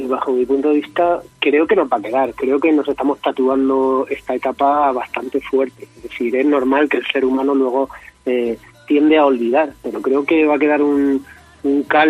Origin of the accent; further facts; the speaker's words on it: Region of Murcia, Spain; Intentando sobre todo hacer recetas de mi tierra, de Murcia, que me encanta